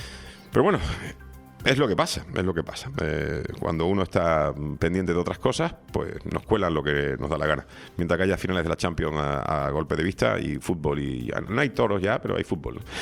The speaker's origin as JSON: {"language": "Spanish", "country": "Spain", "said": "Eso que ya somos los españoles de a pie, que somos virólogos profesionales"}